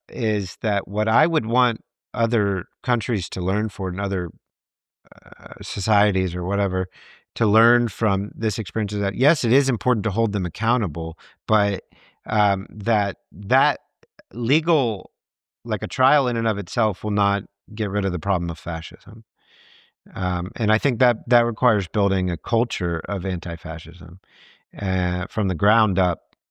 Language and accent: English; Texas, United States; I mean, you know, I can tell you that I grew up in Texas.